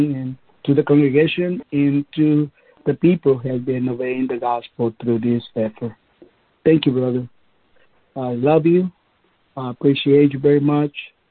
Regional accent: Mexico; but mainly from Mexico, my home country, where we have been able to preach the gospel

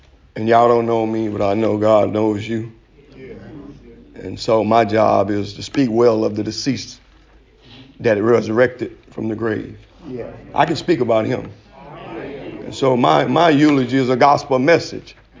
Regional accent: Hemphill, Texas, United States; now in Houston, United States; I'm from Hemp Hill

